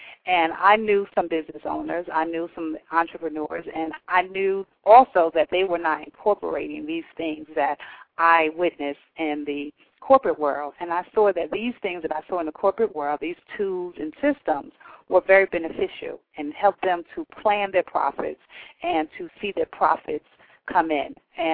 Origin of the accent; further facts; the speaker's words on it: Newark, New Jersey, United States; Well, I am from Newark, New Jersey. I grew up in the inner city of Newark, and I was born to two teenage parents, and I grew up without really having that structured family life.